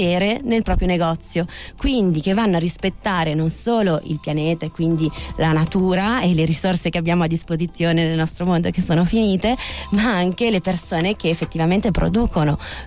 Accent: Veneto, Italy; io sono veneta, devo dire, quindi anche per quello che riguarda il volontariato, vengo da un paese della provincia in cui l'idea di comunità è molto forte

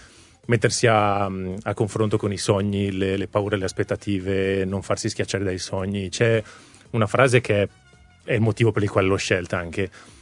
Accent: Trentino-Alto Adige, Italy; Allora sì, conosco tanti trentini così, io non sono un trentino così, senza ombra di dubbio. Come non lo è Alessandra, mia moglie, insomma, ci piace girare, vedere nuovi posti.

